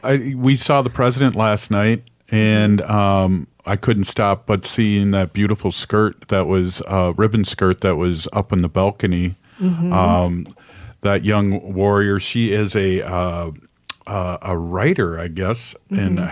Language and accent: English; Wisconsin, United States; I'm from the Ho-Chunk Nation.